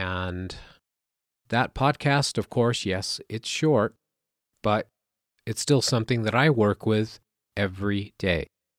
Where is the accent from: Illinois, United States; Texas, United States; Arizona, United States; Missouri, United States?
Arizona, United States; Sedona; it would be my pleasure to show you around my hometown and introduce you to this spectacular and mysterious Sedona.